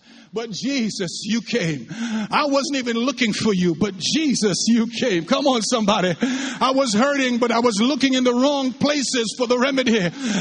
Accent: Jamaica; I'm from the island of Jamaica

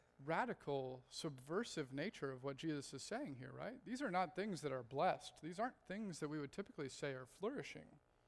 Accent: the South, United States; I grew up in the South, and there we have a phrase, bless your heart.

